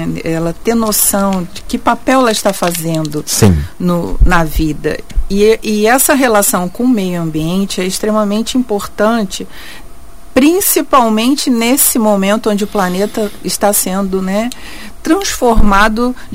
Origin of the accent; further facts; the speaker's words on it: Nova Friburgo, Rio de Janeiro, Brazil; Eu sei que sou carioca, porém fui criada em Nova Friburgo, estado do Rio.